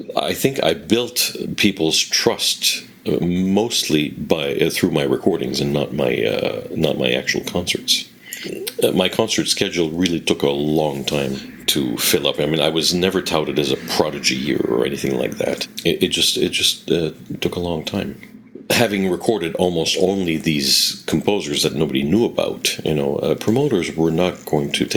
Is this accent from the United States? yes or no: no; Quebec, Canada; countries, francophone countries, which are not Quebec, I tend to be a little bit of a chameleon and change my accent a little bit to sound more international, because above all, I want to be understood. Because if I really spoke the way I spoke at home